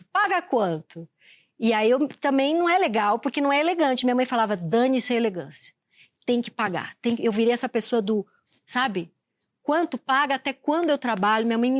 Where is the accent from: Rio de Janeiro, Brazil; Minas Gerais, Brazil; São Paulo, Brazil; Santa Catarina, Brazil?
São Paulo, Brazil; eu sou do Tatuapé